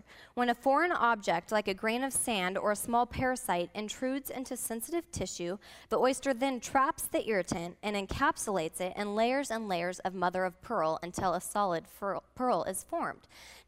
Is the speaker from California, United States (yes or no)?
yes; Menifee, California, United States; I grew up right here in the Menifee and Temecula Valleys. I went to Menifee Valley Middle School and Temecula Valley High School, and then I went on to Biola University.